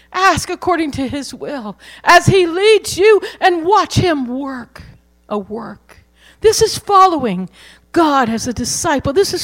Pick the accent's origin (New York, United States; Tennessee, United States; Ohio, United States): Ohio, United States; I grew up in Ohio, and my dad had a shop across the driveway a little ways away from the house.